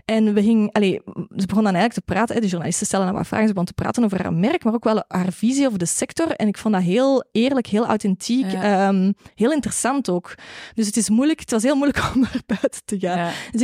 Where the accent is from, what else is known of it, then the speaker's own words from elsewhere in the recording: Belgium; ik ben van België.